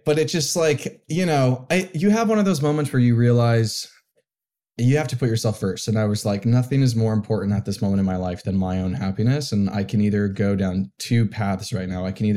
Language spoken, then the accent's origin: English; Temecula, California, United States; also born or lived in Vermont; I grew up in, born in Vermont, grew up in SoCal. I grew up mostly in Temecula, which is in between San Diego and Los Angeles for people who aren't familiar.